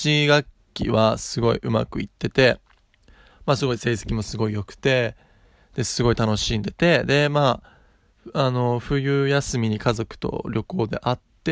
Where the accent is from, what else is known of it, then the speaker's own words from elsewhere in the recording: Saitama, Japan; イギリスとニュージーランドとオーストラリアの一応ミックスで、東京生まれ埼玉育ちっていう感じで、まあ、ずっとこの辺で育って、